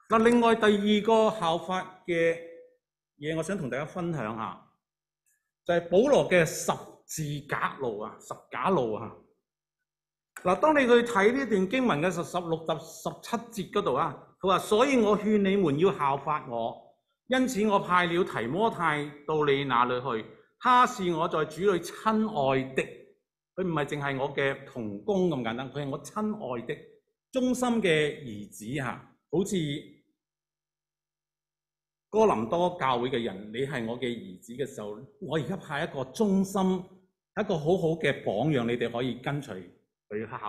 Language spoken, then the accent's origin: Chinese; Guangdong, China; 所以我们广东人说